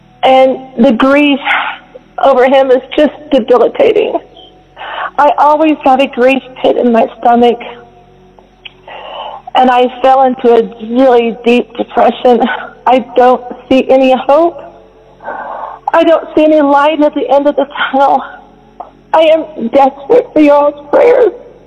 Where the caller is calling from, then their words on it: Arkansas, United States; I'm calling from Northwest Arkansas.